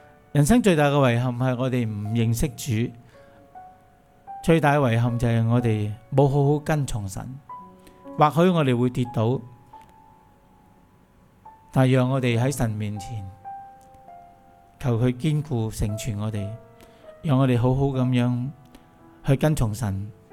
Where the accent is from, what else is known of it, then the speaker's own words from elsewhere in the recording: Guangdong, China; 我们广东人叫这些做什么？临尾香。